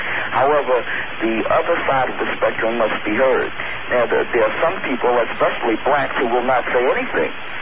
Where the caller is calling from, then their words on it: Virginia, United States; I am calling from Virginia, and I, first of all, have noticed I'm a veteran of the United States military